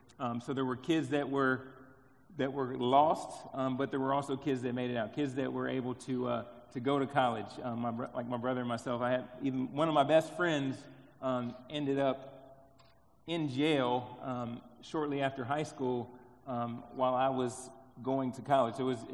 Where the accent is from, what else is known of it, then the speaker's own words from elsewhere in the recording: Cincinnati, Ohio, United States; So I'm from Cincinnati, born and raised. I grew up there and moved here I went to Kent State.